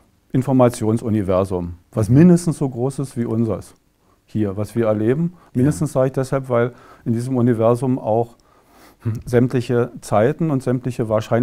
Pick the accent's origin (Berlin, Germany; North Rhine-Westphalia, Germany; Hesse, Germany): Berlin, Germany; Gut, ich bin im Vorort von Berlin aufgewachsen, aber man hatte ja natürlich den beständigen Zugriff zur Innenstadt.